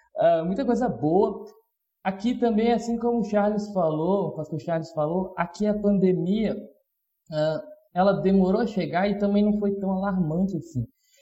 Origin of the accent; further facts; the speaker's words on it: Espírito Santo, Brazil; now in Novo Progresso, Brazil; aqui do interior do Pará, Novo Progresso. Sou natural do Espírito Santo